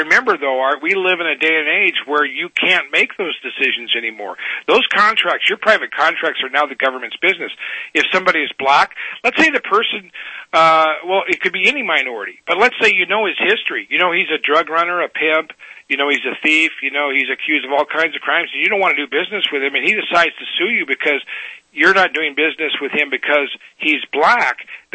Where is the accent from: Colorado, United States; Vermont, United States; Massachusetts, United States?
Colorado, United States; Denver; You know, I grew up in South Denver.